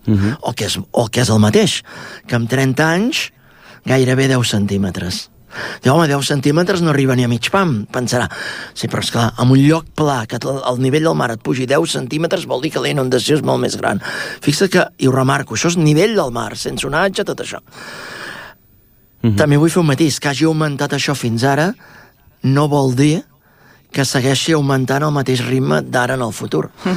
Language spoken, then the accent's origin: Catalan; Catalonia, Spain; Els que hi som del Maresme, per exemple, no només el Maresme, però el Maresme és molt clar.